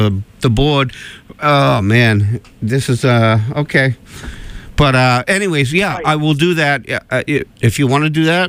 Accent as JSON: {"language": "English", "country": "Ireland", "said": "I don't know anything either. I'm Irish. I don't know anything."}